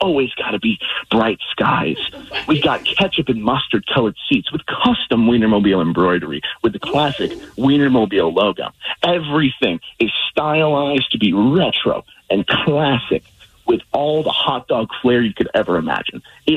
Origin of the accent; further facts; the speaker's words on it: Georgia, United States; both of us are from the East Coast as well. I'm from Georgia. She's from New York.